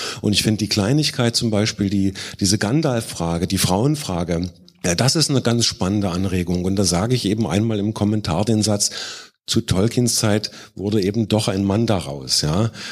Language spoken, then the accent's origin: German; East Germany, Germany; Also ich bin in Ostdeutschland, in der DDR groß geworden